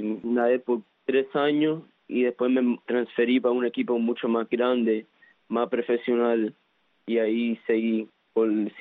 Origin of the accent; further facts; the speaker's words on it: Hialeah, Florida, United States; born there; Yo nací aquí en Hialeah, pero mis padres son cubanos.